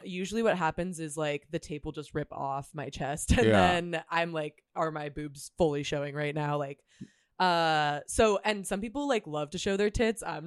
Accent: San Diego, California, United States; also born or lived in Chicago; My background is I grew up in San Diego.

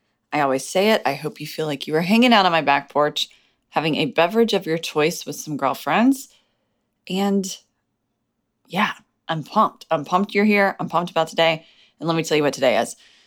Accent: Tennessee, United States; I'm from Middle Tennessee, so that'll be fun for me to let you in on that little world of mine.

